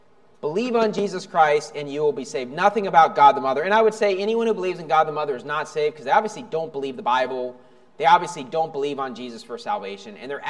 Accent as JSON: {"language": "English", "town": "Burlington", "region": "Iowa", "country": "United States", "tie": "born there", "said": "You know, my birthplace is from the city, Mother Burlington, Iowa, right? Burlington, Iowa."}